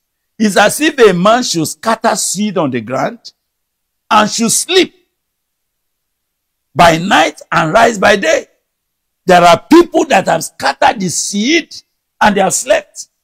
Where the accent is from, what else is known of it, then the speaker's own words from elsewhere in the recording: Nigeria; born there; I've never known any time that changed since I was born in Nigeria.